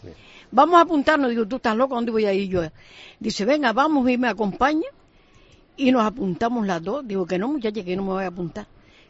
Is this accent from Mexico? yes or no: no; El Tablero, Canary Islands, Spain; Claro, yo nombro a mi pueblo, el tablero, todo el mundo se vuelve loco.